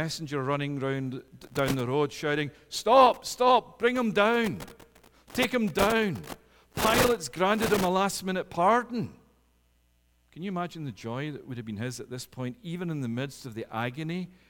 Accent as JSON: {"language": "English", "region": "Scotland", "country": "United Kingdom", "said": "like me, coming from the UK, you don't like people saying to you that you're English. And I say, no, I'm Scottish."}